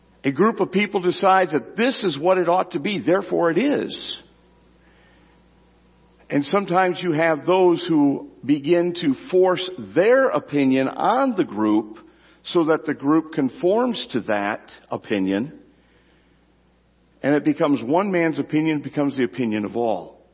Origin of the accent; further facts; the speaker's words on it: Michigan, United States; When I grew up in Michigan, one thing I don't remember ever happening was a Sunday funeral.